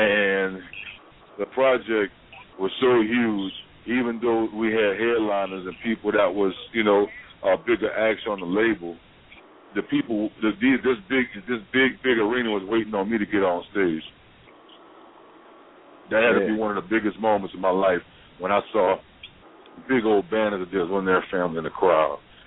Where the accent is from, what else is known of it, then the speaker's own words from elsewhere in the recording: New Orleans, Louisiana, United States; I'm from New Orleans. That's just how it goes sometimes.